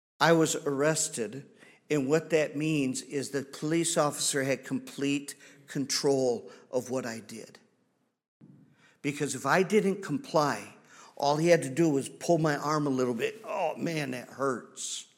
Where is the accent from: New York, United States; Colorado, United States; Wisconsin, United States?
Wisconsin, United States; I grew up in Wisconsin. No big deal to me.